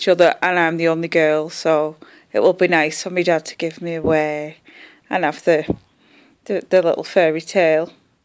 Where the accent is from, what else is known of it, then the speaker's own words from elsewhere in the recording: St Helens, North West England, United Kingdom; I'm 32, I'm from St Helens.